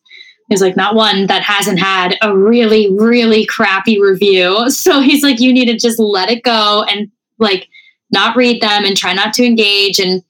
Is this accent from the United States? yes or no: no; Canada; we're French Canadian.